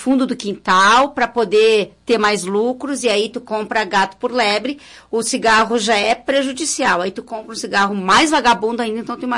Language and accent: Portuguese; Rio Grande do Sul, Brazil; Agora me veio uma outra coisa na cabeça imediatamente, como gaúchos, é